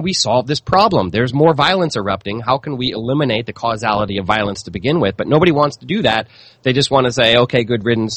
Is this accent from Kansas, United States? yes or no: no; St. Louis, Missouri, United States; I live near St. Louis, and I grew up in St. Louis. So I have a lot of people that are friends of mine there that live in St. Louis still